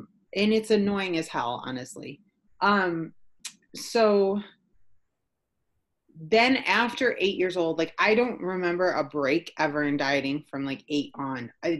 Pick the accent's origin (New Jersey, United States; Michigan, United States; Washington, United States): Michigan, United States; Mount Pleasant; Okay, so I'm from Michigan, from like middle Michigan. Mount Pleasant is where I grew up. It's like a tiny town that people only know now because the casinos became a thing and you can gamble there.